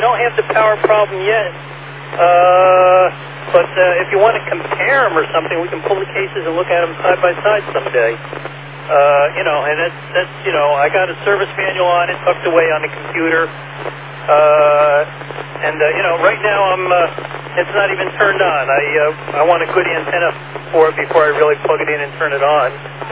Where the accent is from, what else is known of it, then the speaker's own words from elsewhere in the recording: Newburgh, New York, United States; now in Patterson, United States; Yeah, I'm a transplant from Orange County, New York, up in Newburgh. Spent 55 years up there and come down to Patterson to retire.